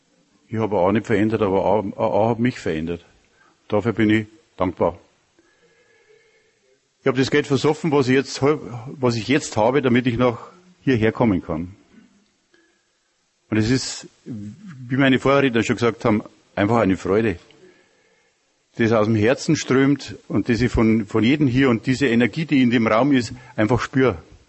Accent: Bavaria, Germany; Ich bin in Bayern groß geworden, obwohl ich ein Mischlingskind bin. Also meine Mutter ist ein Preis und mein Vater ein Bayer. Und trotzdem bin ich in Bayern groß geworden

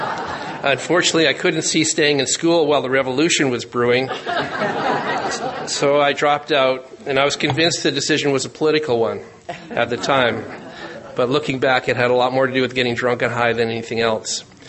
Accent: Surrey, British Columbia, Canada; I'm from Surrey, British Columbia, just outside of Vancouver.

